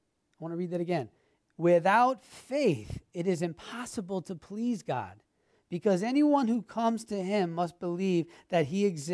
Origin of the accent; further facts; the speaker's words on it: Connecticut, United States; like I told you before, I'm from Connecticut, and so I went home to see my dad